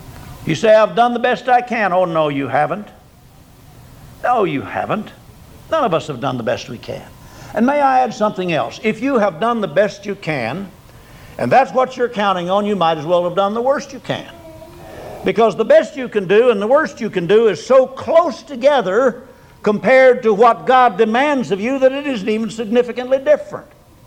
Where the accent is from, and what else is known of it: Oklahoma, United States; born or raised there